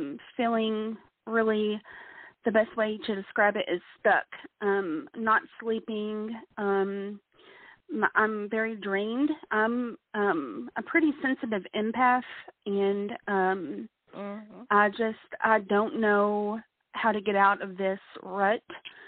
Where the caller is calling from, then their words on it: Kentucky, United States; I'm from Kentucky.